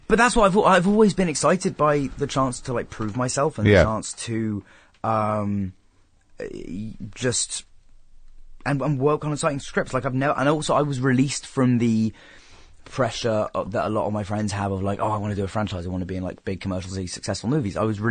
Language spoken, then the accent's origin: English; England, United Kingdom; Okay, well, I mean, being English, obviously the original Office.